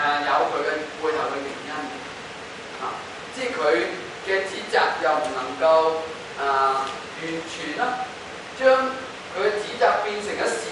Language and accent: Cantonese; China; 我哋中國人經歷咗個咁樣嘅特殊嘅翻譯嘅時代上面嘅問題